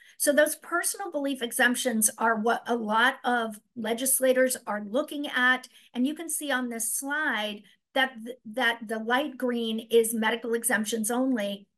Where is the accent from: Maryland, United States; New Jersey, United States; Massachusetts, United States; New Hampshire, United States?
New Hampshire, United States; I come to you from New Hampshire. Our motto's live free or die.